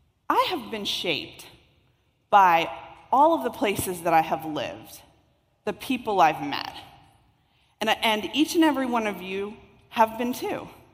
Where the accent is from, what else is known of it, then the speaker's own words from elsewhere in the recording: Pennsylvania, United States; moved away as an adult; also born or lived in Washington, D.C.; I grew up in Western Pennsylvania, went to Penn State University. I studied abroad in Seville, Spain. When I came back to the United States, I got a job and I moved to the Washington, D.C. area. And I spent 10 years in D.C.